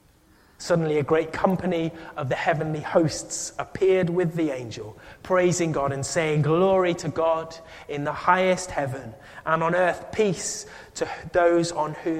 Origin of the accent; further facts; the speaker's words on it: Huddersfield, Yorkshire and the Humber, United Kingdom; now in Middlesbrough, United Kingdom; But growing up in Huddersfield and now living in Middlesbrough